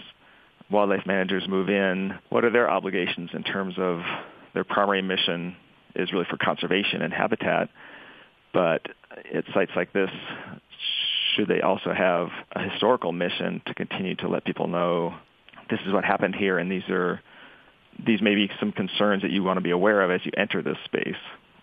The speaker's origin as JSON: {"language": "English", "town": "Boulder", "region": "Colorado", "country": "United States", "tie": "born or raised there", "said": "I grew up in Boulder with the protests going on"}